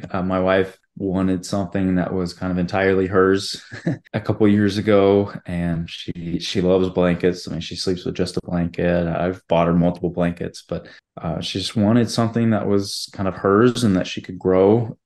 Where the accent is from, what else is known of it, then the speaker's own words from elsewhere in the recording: Atlanta, Georgia, United States; also born or lived in Utah / Florida / Alabama; now in Houston, United States; I am here now in Houston. Moved here last year from Utah, although I'm originally from the South. I've lived all over, but I usually tell people I'm from Atlanta, Georgia.